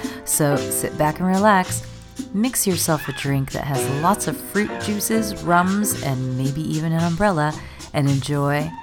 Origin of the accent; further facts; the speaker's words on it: San Diego, California, United States; Recently, I got to go to my hometown of San Diego and have a seat in the very vibrant and popular brand new Mothership.